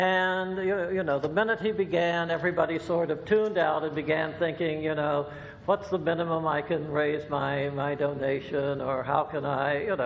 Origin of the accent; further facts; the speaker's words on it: the South, United States; As some of you know, or some of you may have guessed, I was brought up in the South.